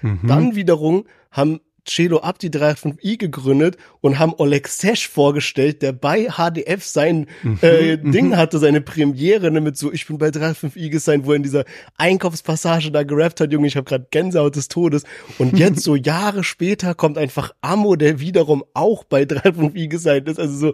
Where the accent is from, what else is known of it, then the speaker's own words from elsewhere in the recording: Heidelberg, Baden-Württemberg, Germany; Wir kommen ja aus Heidelberg